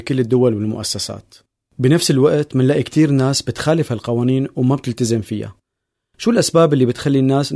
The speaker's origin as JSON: {"language": "Arabic", "country": "Syria", "said": "خلينا نسمع من واقع حياتنا اليوم كسوريين"}